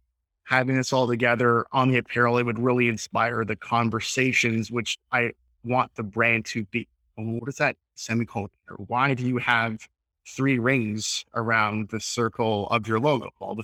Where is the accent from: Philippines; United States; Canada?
Canada; because I'm a proud Canadian and we are a Canadian company